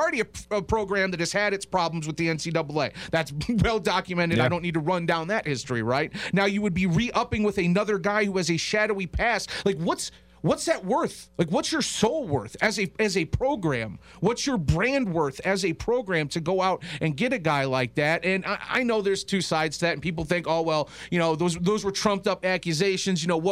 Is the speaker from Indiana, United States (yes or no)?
yes; South Bend, Indiana, United States; now in Las Vegas, United States; I've been here 12 years. I've been coming to Vegas my whole life, but I come from South Bend. That is where I was raised and went to high school and all that, right?